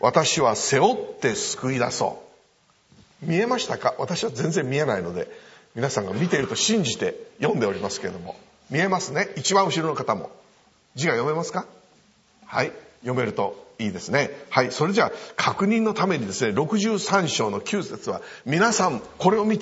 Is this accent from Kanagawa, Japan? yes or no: no; Funabashi, Chiba, Japan; 私は千葉県の船橋というところで生まれ育ちました。学校が千葉でありましたので毎日京成電車に乗って通っておりました。